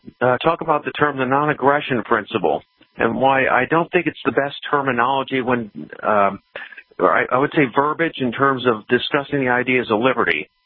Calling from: Connecticut, United States; I'm calling from Connecticut.

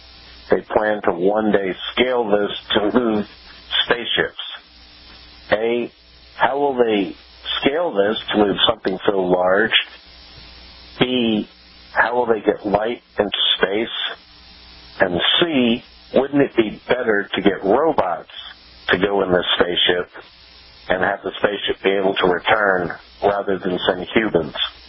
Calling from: Atlanta, Georgia, United States; I'm calling from Atlanta, and I listen on your podcast.

